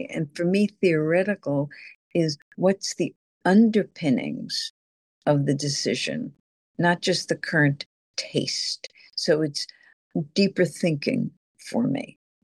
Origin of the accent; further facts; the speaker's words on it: New York, United States; I grew up in New York, crossing the street.